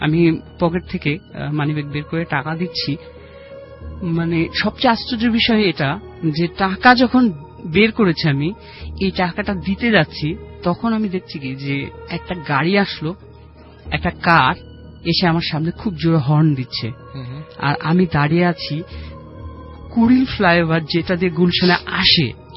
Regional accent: Rajshahi, Rajshahi Division, Bangladesh; সবাই জানে যে আমি রাজশাহী থেকে এসেছি.

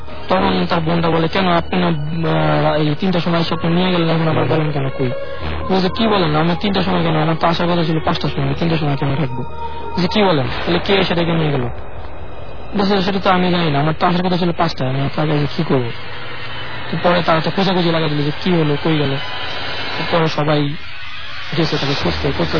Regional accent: Matlab, Chittagong Division, Bangladesh; আমাদের গ্রামের হয়তো কুমিল্লা, আমাদের গ্রামের নাম হলো মতলব, মতলব আগে আমাদের গ্রামটা।

